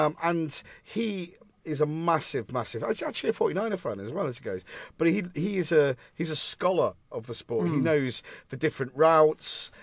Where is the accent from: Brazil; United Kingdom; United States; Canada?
United Kingdom; Leicester, East Midlands; Okay, and again, I grew up in Leicester.